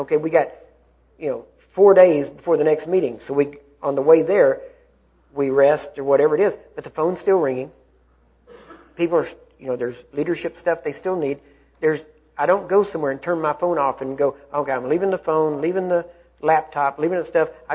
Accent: Texas, United States; You know, I'm a Texan, so yeah, of course I want to watch The Alamo.

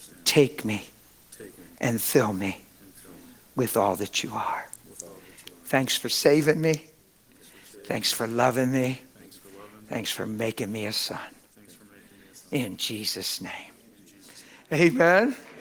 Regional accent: East Coast, United States; because to me, it's 1:30, because I'm from the East Coast.

